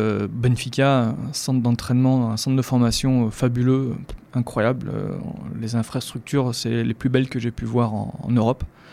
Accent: Lyon, Auvergne-Rhône-Alpes, France; peut-être parce que je suis lyonnais, je parle comme ça

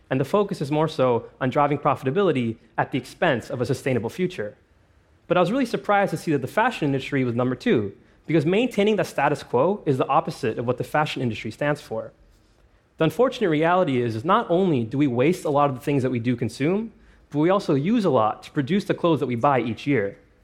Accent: Toronto, Ontario, Canada; my hometown of Toronto

